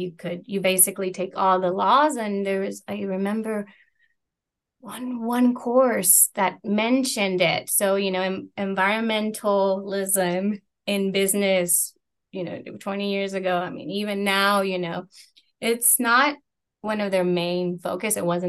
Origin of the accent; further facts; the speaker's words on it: southern Mexico, Mexico; also born or lived in Sonora; My family is originally from southern Mexico. We are a migrant family. And so in the 90s, my father and my family, we migrated north to Sonora.